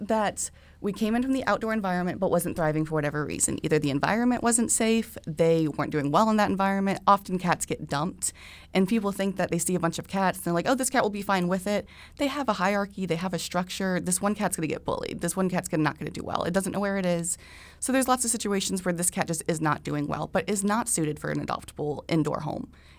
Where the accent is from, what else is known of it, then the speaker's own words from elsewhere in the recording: Newberry, Florida, United States; I'm from Newberry originally, and I wasn't aware of this program. And I'm from an area that had lots of outdoor cats.